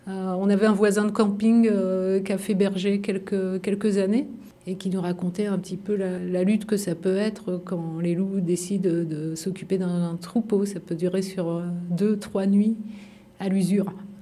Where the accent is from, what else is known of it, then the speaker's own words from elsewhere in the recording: Île-de-France, France; on vient de région parisienne, pour moitié les Yvelines et pour moitié la Seine-Saint-Denis.